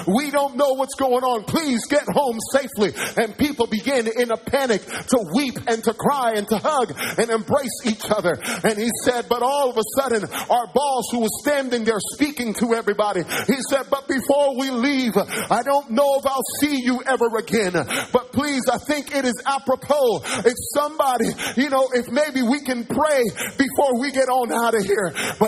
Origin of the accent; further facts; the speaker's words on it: New York City, New York, United States; That's why, as a New Yorker, raised in the city of New York from the time I was 5 years old